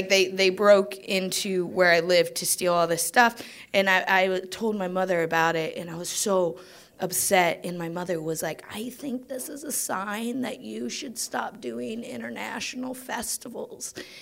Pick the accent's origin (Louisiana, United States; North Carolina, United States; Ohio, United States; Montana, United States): Ohio, United States; Greenville; now in New York, United States; I grew up in Greenville, Ohio, small town. In the middle of the U.S. of A. And I've lived in New York for 10 years